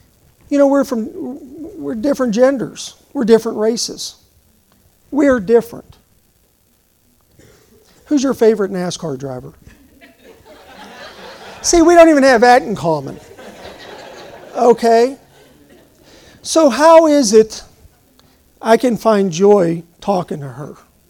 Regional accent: United States; born there; now in Arizona, United States; She was born down south, and I was born up north. She lived her adult life up north. She went from the south to north. I went from the north, and I'm down in Arizona, right?

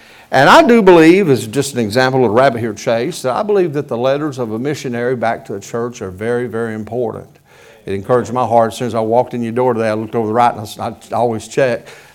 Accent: the South, United States; Yeah, we're from the South.

